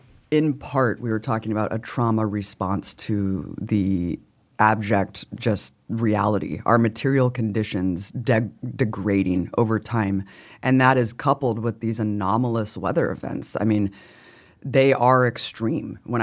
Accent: United States; We're growing up in the Imperial Corps. We're American citizens.

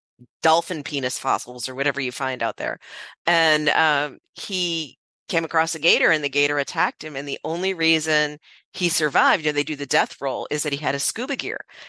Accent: Clearwater, Florida, United States; I grew up in Clearwater, and they opened one at the other end of 60 in Clearwater.

